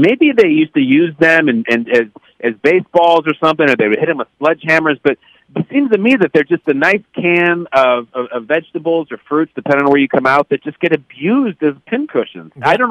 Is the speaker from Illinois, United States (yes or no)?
yes; Chicago, Illinois, United States; Fits right in Chicago. And they're giving him hell. This is my hometown.